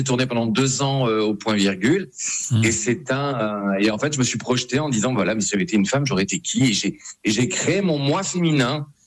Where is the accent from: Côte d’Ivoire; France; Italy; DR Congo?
France; Bordeaux, Nouvelle-Aquitaine; now in Paris, France; je suis bordelais. Je suis bordelais, mais ça fait voilà maintenant 20 ans que je suis à Paris.